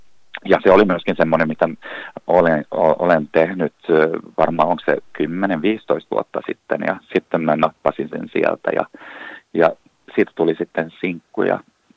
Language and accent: Finnish; Ekenäs, Uusimaa, Finland; now in Helsinki, Finland; Tulen siis Tammisaaresta, mutta asun nyt tällä hetkellä Helsingissä